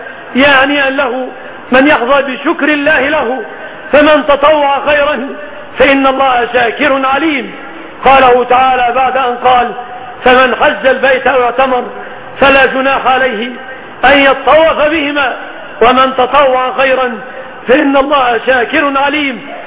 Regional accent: Egypt; بلادنا مصر

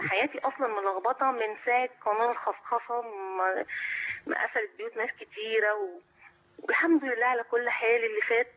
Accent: Cairo, Cairo Governorate, Egypt; انا من القاهره.

